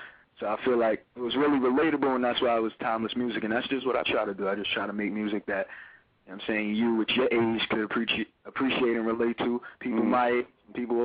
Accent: Brooklyn, New York, United States; from Brooklyn, New York.

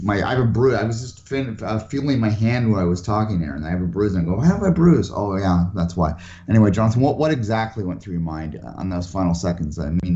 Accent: Belleville, Ontario, Canada; So I didn't grow up in Toronto. For those who don't know, I grew up in and around Belleville, Ontario, which is halfway between Toronto and Montreal.

